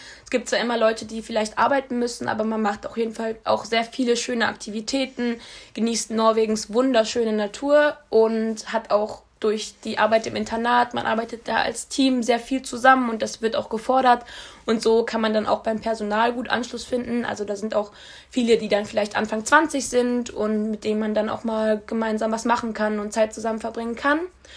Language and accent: German; Essen, North Rhine-Westphalia, Germany; also ich komme aus Essen, ist ja auch eine Großstadt und ich war immer gewohnt, viel Trubel zu haben.